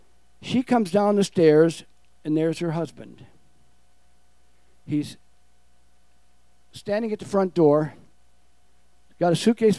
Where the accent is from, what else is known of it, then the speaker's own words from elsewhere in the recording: Austin, Texas, United States; now in Kitimat, Canada; Because I went, I'm from Austin, Texas, I went to, end up in Kitimat.